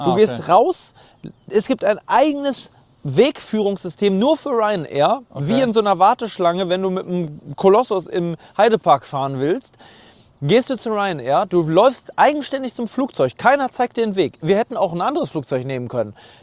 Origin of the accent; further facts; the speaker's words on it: Hamburg, Germany; Hamburg war sehr schön, meine Heimatstadt.